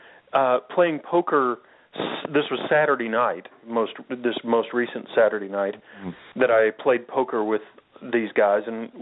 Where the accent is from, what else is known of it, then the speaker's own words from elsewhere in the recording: Kentucky, United States; Well, no. Yes, I'm from Kentucky, but not really an authority.